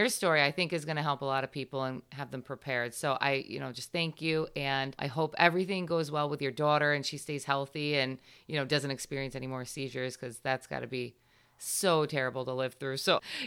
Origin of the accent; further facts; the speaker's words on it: New York, United States; But yeah, I'm from like near Albany. So I shouldn't have an accent.